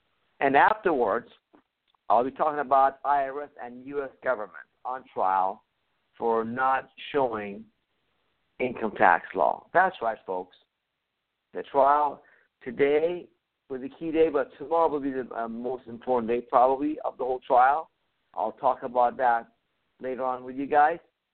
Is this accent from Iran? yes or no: yes; Iran; now in United States; I came from Iran, folks, back in 1977.